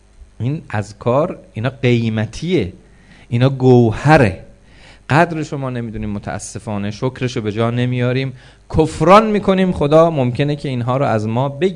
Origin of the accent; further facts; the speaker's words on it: Tehran, Tehran Province, Iran; من بچه تهرانم، ممکنه وقتی تو راه مشهد از دنیا برم